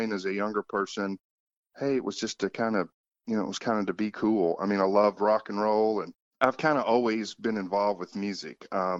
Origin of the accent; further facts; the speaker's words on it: Kentucky, United States; and I grew up in Kentucky, as you know, and of course, bluegrass is very popular here